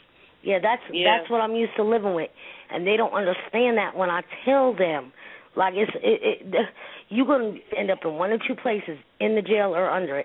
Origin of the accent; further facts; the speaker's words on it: Newark, New Jersey, United States; now in Atlanta, United States; because I'm from Newark and I'm down the A.